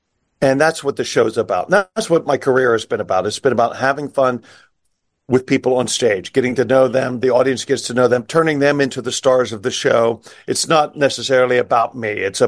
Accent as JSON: {"language": "English", "region": "Midwest", "country": "United States", "said": "I'm a Midwesterner myself, and I just feel there's so much friendliness with everyone."}